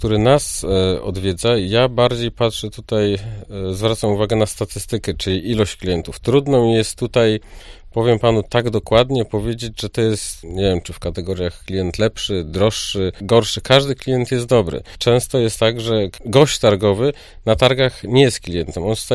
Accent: Gdańsk, Pomeranian Voivodeship, Poland; now in Opole, Poland; Tu musiałbym się cofnąć do tego, że ja w ogóle jestem z Gdańska i ja Opole postrzegam nie jako Opolanin, tak?

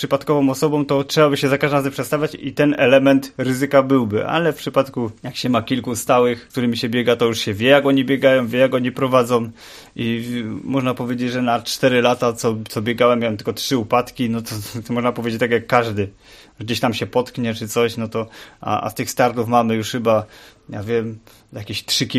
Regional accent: Bytom, Silesian Voivodeship, Poland; now in Opole, Poland; bo ja pochodzę z Bytomia, bo tutaj za dziewczyną pojechałem do Opola.

